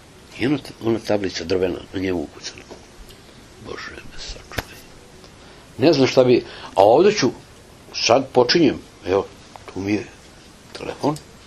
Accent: Belgrade, Serbia; moved away; ja sam iz Beograda otišao 77.

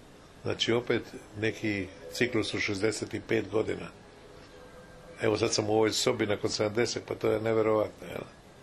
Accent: Čakovec, Međimurje County, Croatia; I ja sam išao u tu partizansku gimnaziju, a došao sam iz Čakovca u Zagreb.

